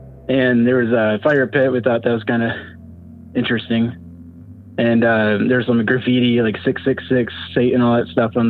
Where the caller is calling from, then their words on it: New York, United States; I'm calling from New York.